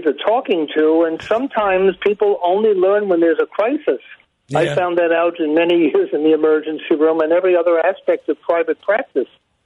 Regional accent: Brooklyn, New York, United States; although as I'm from Brooklyn, like … it's in my blood to yell and scream.

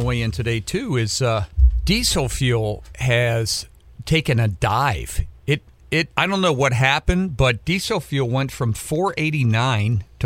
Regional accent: Ohio, United States; I remember when I was a kid, and I can't remember what year it was, but in Ohio, they moved trick-or-treating to the Sunday afte

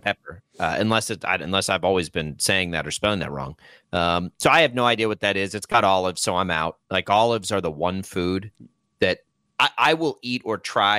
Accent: Texas, United States; I'm from Texas. So we got Mexican food.

